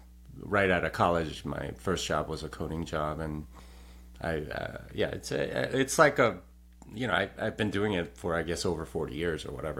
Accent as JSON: {"language": "English", "region": "Texas", "country": "United States", "said": "So I was determined to find something more obvious to show that I'm a Texan."}